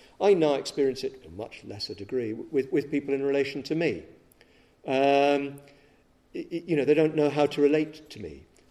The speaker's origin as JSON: {"language": "English", "region": "England", "country": "United Kingdom", "said": "I was brought up thinking I was Scottish. Weird, isn't it? I'm English"}